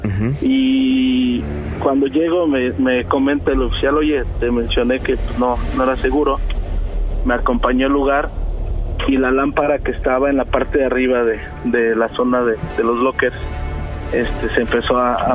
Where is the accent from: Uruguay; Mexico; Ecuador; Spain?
Mexico; State of Mexico; Yo soy del Estado de México.